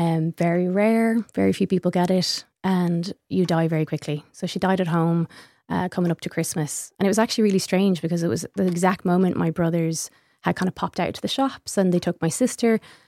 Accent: Connacht, Ireland; And as an Irish person, you're not allowed to have those notions of yourself.

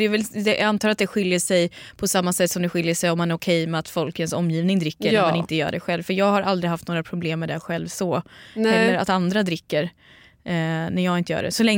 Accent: Linköping, Östergötland, Sweden; now in Stockholm, Sweden; när jag är i min hemstad Linköping eller någon annanstans

